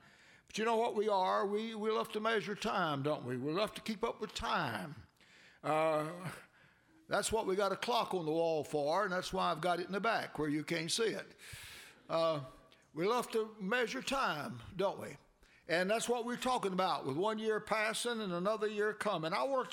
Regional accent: the South, United States; I was from the South.

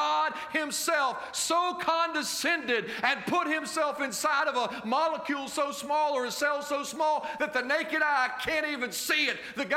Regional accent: West Virginia, United States; and I'm telling you what, I'm from West Virginia. I mean, I like my truck, man.

